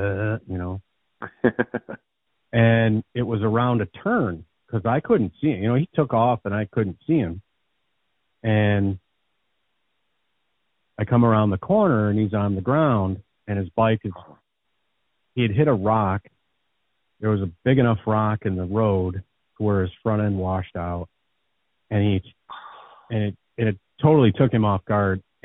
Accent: Michigan, United States; I'm from Michigan. I have no idea where we are.

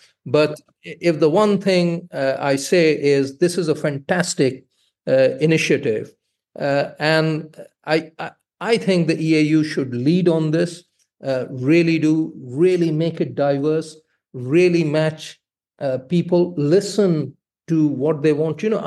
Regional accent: India; moved away as an adult; now in United Kingdom; I was born and bred in India. I lived half my life in India. I was trained as a surgeon in India before I came over

